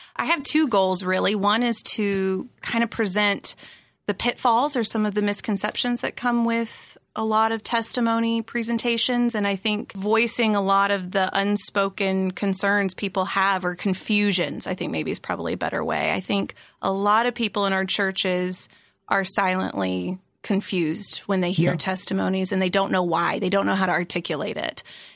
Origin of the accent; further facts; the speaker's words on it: South Carolina, United States; I'm from South Carolina.